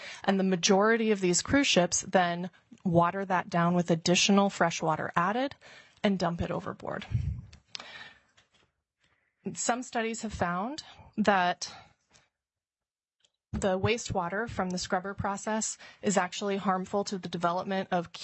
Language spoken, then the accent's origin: English; Juneau, Alaska, United States; born there; I was born here in Juneau. I come from a commercial fishing family